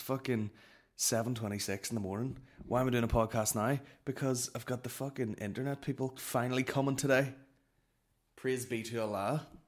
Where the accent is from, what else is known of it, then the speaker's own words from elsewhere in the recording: Northern Ireland, United Kingdom; I'm Northern Irish.